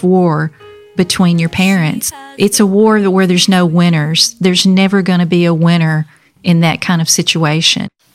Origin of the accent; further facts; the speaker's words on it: Alabama, United States; My story starts growing up in Alabama.